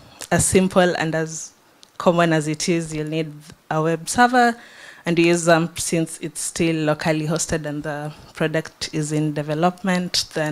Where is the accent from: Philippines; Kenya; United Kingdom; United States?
Kenya; Nairobi; As she said, I'm from Nairobi, Kenya.